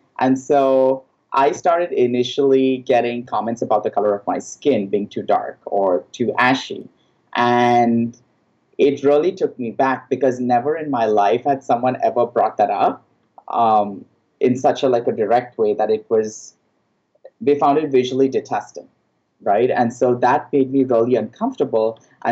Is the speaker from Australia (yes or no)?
no; India; now in United States; This is America and I grew up in India, but this is how I cook and this is how I eat.